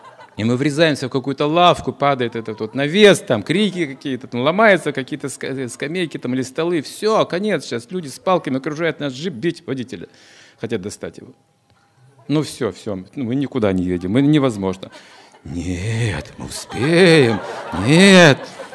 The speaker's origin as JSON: {"language": "Russian", "country": "Russia", "said": "мы из России, мы никогда не видели"}